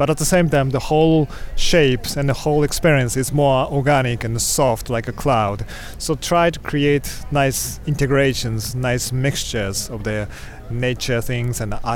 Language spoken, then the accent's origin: English; Tokyo, Japan; from Tokyo.